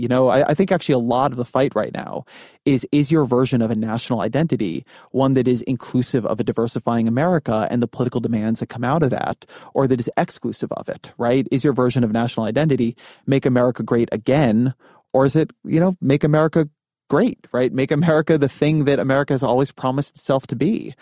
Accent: California, United States; I'm Jewish, I'm Californian, I like lived in Washington, D.C.

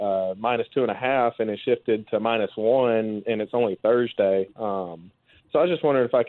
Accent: Texas, United States; moved away; I'm originally from Texas, moved to Alabama.

